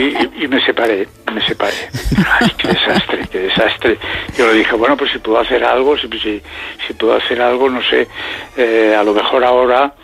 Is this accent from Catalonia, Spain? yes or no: yes; Catalonia, Spain; yo soy catalana